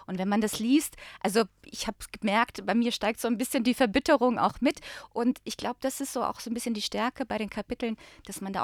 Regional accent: Bosnia & Herzegovina; accent: Bosnian; ich spreche eigentlich viel mehr Bosnisch mit einem bosnischen Akzent. Und wenn ich damit mit dem Akzent durch Zagreb gehe, bin ich sofort als Bosnierin erkennbar.

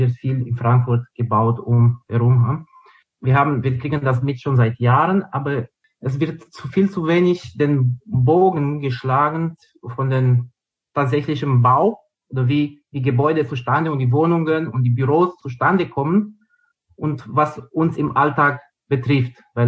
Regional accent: Romania; Und ich komme ja auch ursprünglich aus Rumänien.

